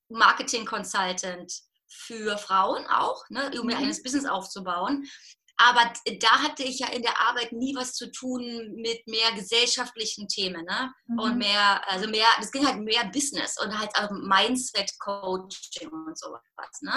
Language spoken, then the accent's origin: German; Berlin, Germany; ich bin ja in Ost-Berlin groß geworden.